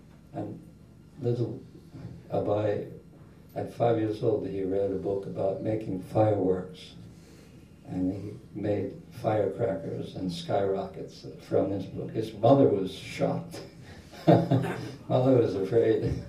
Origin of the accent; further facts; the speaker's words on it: Kolkata, West Bengal, India; And later, I grew up in Calcutta.